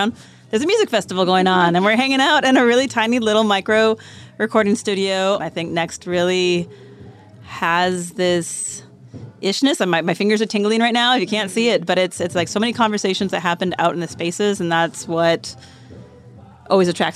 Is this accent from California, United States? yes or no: yes; California, United States; from Alameda County in California, USA.